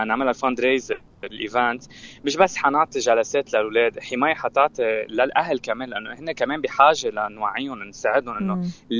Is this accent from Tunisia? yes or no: no; Lebanon; نحن يمكن لبنانية إنه تعودنا على جمال لبنان